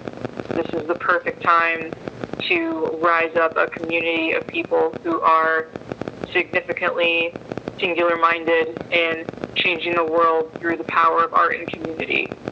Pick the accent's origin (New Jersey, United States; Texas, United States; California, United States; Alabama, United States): California, United States; Sacramento; I grew up in Northern California. I just say Sacramento, the capital, because it's easiest.